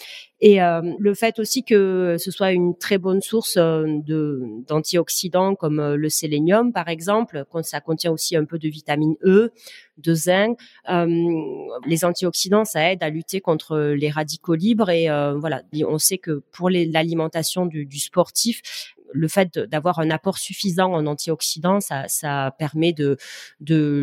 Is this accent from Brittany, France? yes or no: yes; Saint-Brieuc, Brittany, France; d'un point de vue purement local, parce que je suis de Saint-Brieuc